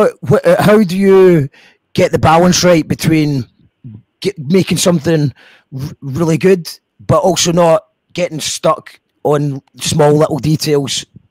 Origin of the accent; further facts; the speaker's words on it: Scotland, United Kingdom; Sorry, I'm Scottish. Sometimes I talk too fast.